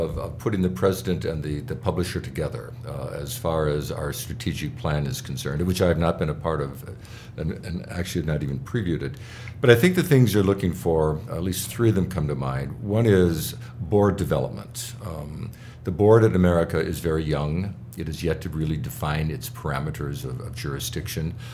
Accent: Iowa, United States; Well, I'm born and bred in Iowa. I'm one of six children.

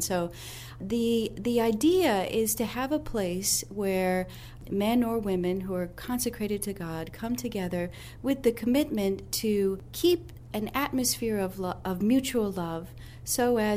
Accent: Los Angeles, California, United States; I grew up in Los Angeles, and I found it was just a tremendous anchor

